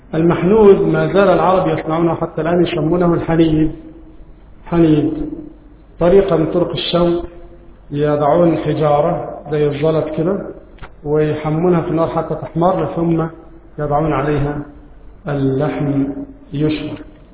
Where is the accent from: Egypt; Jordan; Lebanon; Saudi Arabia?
Egypt; لكن نحن عندنا في مصر لا نأكل لا الجراد ولا الضب ولا الخيول.